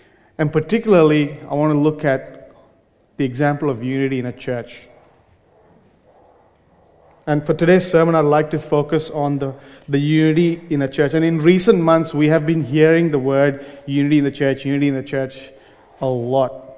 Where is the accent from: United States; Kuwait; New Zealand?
Kuwait; I grew up in Kuwait, as my parents migrated there.